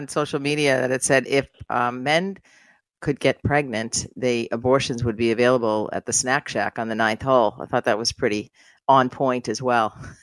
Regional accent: United States; I say we, I'm American.

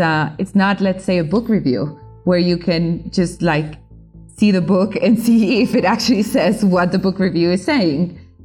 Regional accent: Colombia; English is a second language; I'm a reporter from Colombia.

